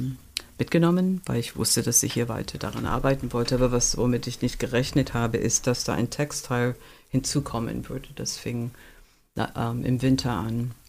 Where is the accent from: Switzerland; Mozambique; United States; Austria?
United States; als Amerikanerin, die mit diesen Saturday Morning Cartoons aufgewachsen bin.